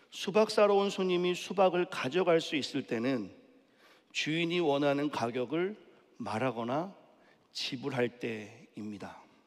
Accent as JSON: {"language": "Korean", "town": "Onyang", "region": "South Chungcheong", "country": "South Korea", "tie": "born or raised there", "said": "저의 고향은 충청도 온양입니다. 보시기에는 제가 조금 서울 깍쟁이 같이 생겼지만 예, 충청도에서 자랐어요."}